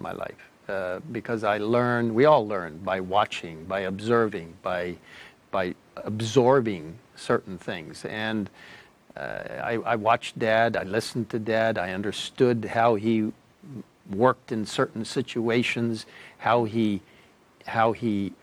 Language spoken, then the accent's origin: English; Cairo, Cairo Governorate, Egypt; also born or lived in United States; I grew up in Cairo, Egypt. In essence, I knew nothing about the world except for Egypt. I knew about the United States, but I had never been to the United States except that I was born in the United States on a furlough.